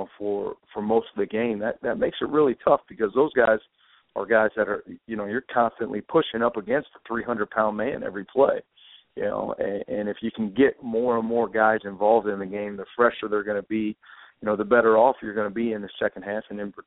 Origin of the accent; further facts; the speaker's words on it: Midwest, United States; I'm from the Midwest, and there's not a lot of spring ball up there.